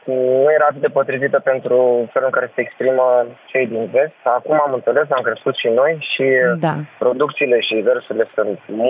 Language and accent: Romanian; Romania; suntem români și plecăm de aici